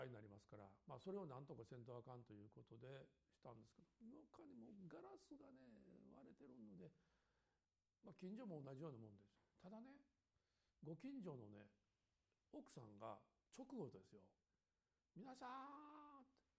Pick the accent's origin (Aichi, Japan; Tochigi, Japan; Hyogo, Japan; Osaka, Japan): Hyogo, Japan; Kobe; 実は千歳町とか高取市場の周辺に僕生まれ育ちましたんでね、